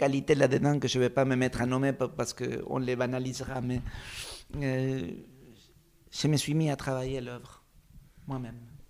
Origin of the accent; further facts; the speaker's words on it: San Pedro, Buenos Aires Province, Argentina; C'était à San Pedro, en Argentine. C'était une petite ville